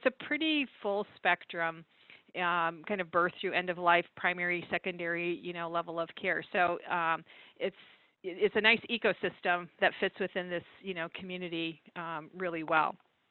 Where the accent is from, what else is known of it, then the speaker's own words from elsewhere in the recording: North Dakota, United States; I'm originally from North Dakota, so upper Midwest person, and, you know, love what I do.